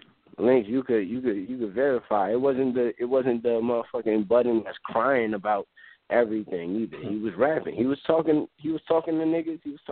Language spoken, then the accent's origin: English; New York, United States; you know, I'm from New York, it just put me in a whole new fucking era.